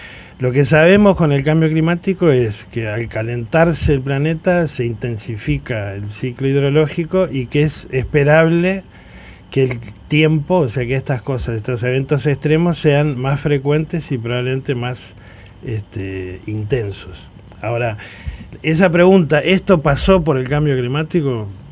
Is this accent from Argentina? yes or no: no; Uruguay; Yo soy muy futbolero, como buen uruguayo.